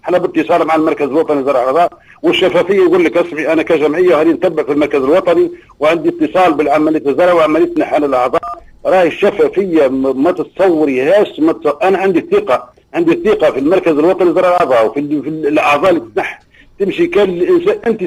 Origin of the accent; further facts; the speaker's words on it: Tunisia; لان انا كتونسي عندي الثقة في زراعة الأعضاء في تونس.